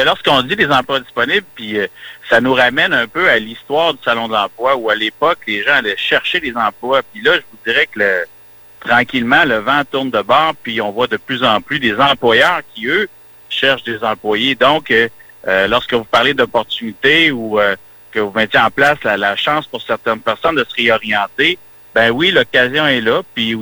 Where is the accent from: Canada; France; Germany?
Canada; Trois-Rivières, Quebec; born there; Moi, je suis né à Trois-Rivières. Mon père travaillait dans les papetières à l'époque où les moulins à papier roulaient à plein régime.